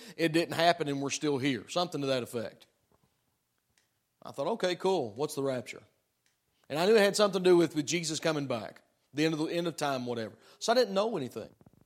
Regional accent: the South, United States; born there; But that's probably because I was born in the South. Had I been raised in the Midwest, I probably wouldn't be.

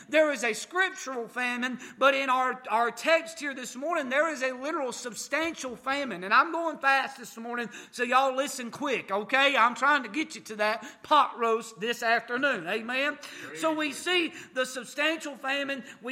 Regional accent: Appalachia, United States; Now look, I'm from Appalachia, me and Brother John, and I know how that we say it back home, Malon and Chilion.

